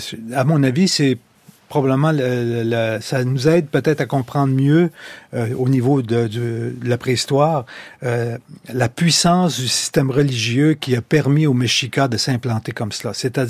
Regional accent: Quebec, Canada; Moi, je suis un bon Québécois

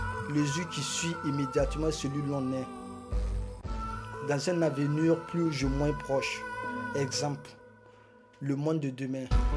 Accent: Burkina Faso; now in France; J'ai 28 ans. Je suis burkinabé. Celui-là, bientôt ça fait 2 ans que je suis sur le boulevard. Ici à Château d'Eau

